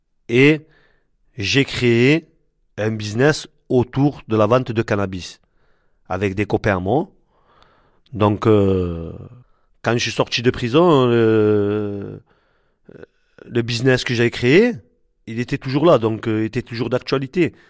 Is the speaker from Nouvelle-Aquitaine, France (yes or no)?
no; Marseille, Provence-Alpes-Côte d'Azur, France; J'ai 46 ans, actuellement en semi-liberté, je suis en fin de peine et je suis de Marseille.